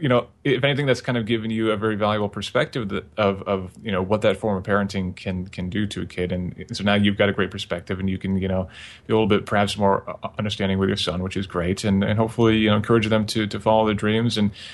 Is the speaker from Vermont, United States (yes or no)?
yes; Vermont, United States; No, I mean, growing up in Vermont, if you don't get somebody pregnant before you're 15 and work at the gas station, then you've done pretty good for yourself.